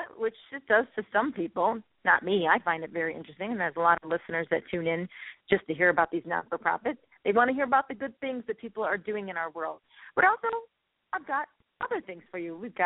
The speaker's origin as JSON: {"language": "English", "town": "Chicago", "region": "Illinois", "country": "United States", "said": "You know, I'm from Chicago, Northwest Side, and, you know, as a kid, we would go up to Wisconsin every summer for 2 weeks"}